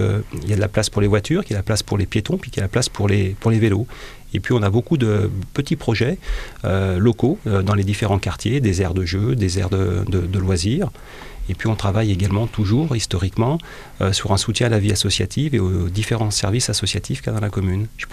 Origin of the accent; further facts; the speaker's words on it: Saint-Denis-lès-Bourg, Auvergne-Rhône-Alpes, France; Je crois que je suis originaire du territoire, j'ai vécu, j'en suis parti un certain temps, puis je suis revenu. Finalement, je me suis rendu compte que j'étais très attaché à ce territoire de Bourg et puis des environs.